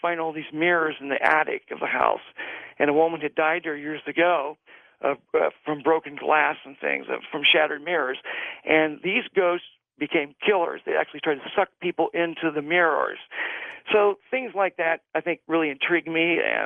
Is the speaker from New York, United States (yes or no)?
no; Fairfield, Ohio, United States; around the corner from the road where I grew up in Fairfield, actually. It's called right near Hamilton, Ohio.